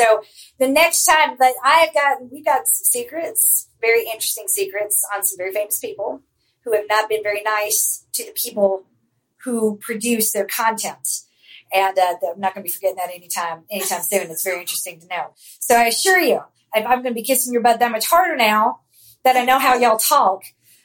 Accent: the South, United States; accent: Southern; She cuts out my southern accent when I forget to tuck it in.

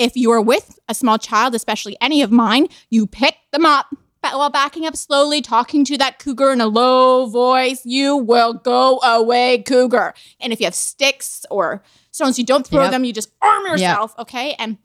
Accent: Canada; See, we know. Yeah. We're Canadian.

